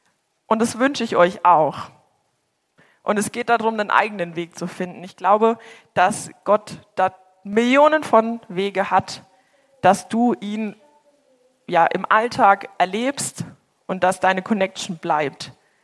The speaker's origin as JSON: {"language": "German", "region": "Bavaria", "country": "Germany", "said": "Ich komme aus Bayern und es ist echt immer eine Strecke, die ich da hinfahren muss"}